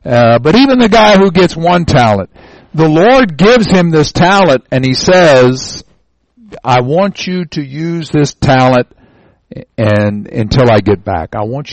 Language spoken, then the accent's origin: English; Kentucky, United States; And I'm from Kentucky, so I can say that.